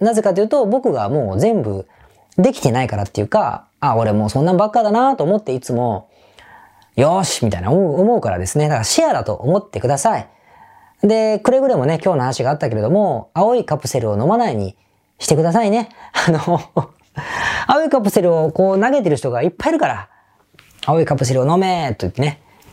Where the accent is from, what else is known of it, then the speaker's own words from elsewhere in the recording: Osaka, Japan; 地元僕大阪なんですが、